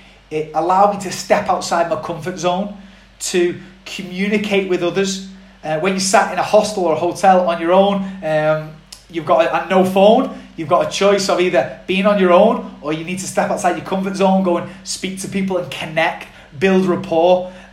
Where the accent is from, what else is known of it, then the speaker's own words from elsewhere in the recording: Widnes, North West England, United Kingdom; there was a few guys out there that I knew from my hometown, Widnes, and a few of the guys from Manchester as well.